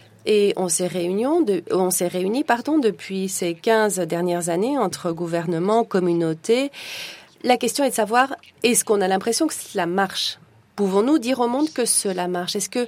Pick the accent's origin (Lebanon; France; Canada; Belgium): Lebanon; J'ai grandi au Liban et on a tendance à étiqueter tout.